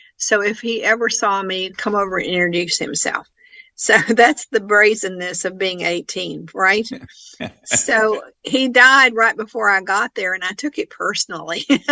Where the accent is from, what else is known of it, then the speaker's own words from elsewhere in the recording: Mississippi, United States; I'm from Faulkner land.